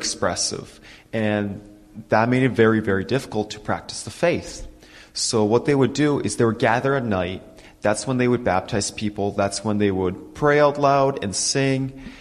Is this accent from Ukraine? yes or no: yes; Ukraine; English is a second language; So my family, we come from the Soviet Union, from the Ukraine region.